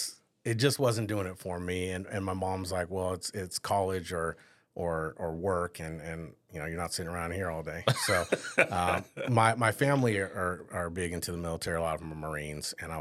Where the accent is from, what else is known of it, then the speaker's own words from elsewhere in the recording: La Conner, Washington, United States; No, I was in a small town, a little town. It's called La Conner. It's a little tourist town. We don't even have a stoplight.